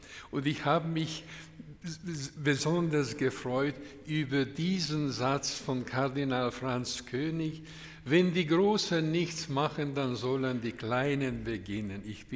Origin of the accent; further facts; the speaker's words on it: Hungary; German is a second language; moved away; Also ich komme, wie Sie wissen, aus Ungarn und Ungarn war bis vor kurzem versperrt, also hinter dem eisernen Vorhang.